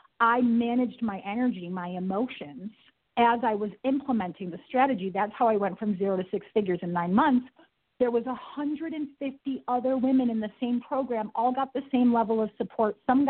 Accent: New York, United States; I'm from New York. We use these words as exclamation points.

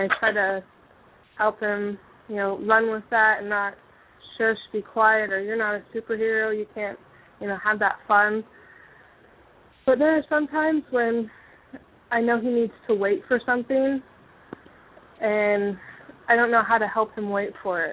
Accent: Kentucky, United States; from Kentucky.

